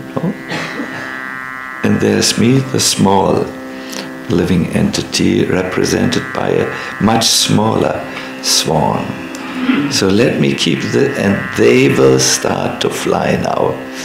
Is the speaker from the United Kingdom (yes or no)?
no; North Germany, Germany; English is a second language; We come from North Germany. We have a rough vein in us.